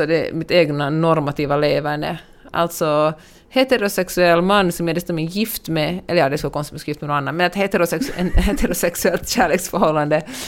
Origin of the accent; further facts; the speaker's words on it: Sweden; häromdagen kom jag på mig själv med att säga att jag kom från Sverige.